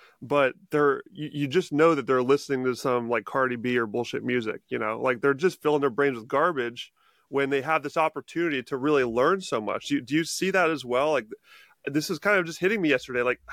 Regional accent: Washington, United States; so I'm in my hometown right now in Washington State visiting family for Christmas.

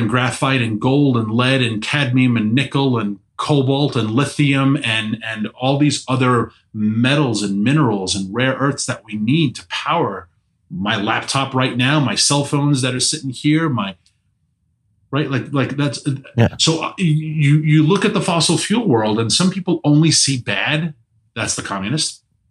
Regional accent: New York City, New York, United States; My hometown of New York City, maybe even where you are in Austin

